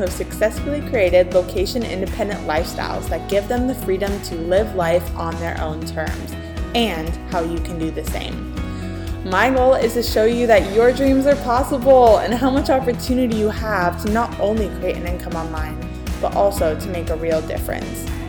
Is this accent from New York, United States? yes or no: no; Ohio, United States; we both found out that we are from Ohio.